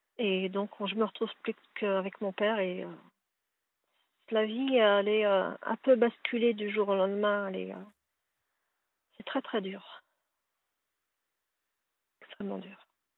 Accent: Île-de-France, France; On est pris pour des étrangers alors que nous sommes français. Hein. Je viens de la région parisienne.

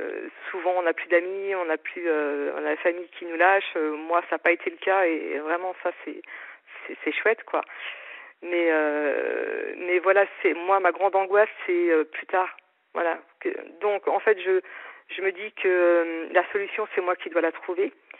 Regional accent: Épinal, Grand Est, France; moi je suis d'Épinal

